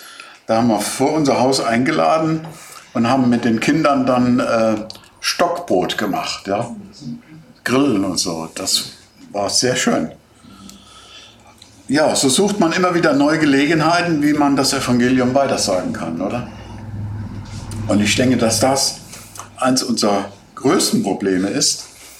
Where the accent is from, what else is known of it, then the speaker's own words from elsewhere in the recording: Rhineland-Palatinate, Germany; Ja, wir kommen aus dem Westerwald